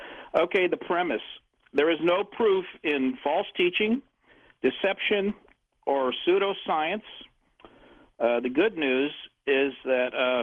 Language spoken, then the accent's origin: English; Florida, United States; By the way, my hometown and my brother is in St. Lucie County, Fortress, Florida